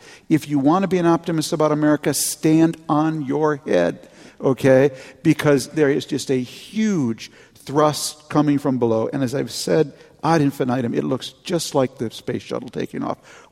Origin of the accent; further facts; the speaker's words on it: Minnesota, United States; I grew up in Minnesota in the 50s, 60s, and 70s.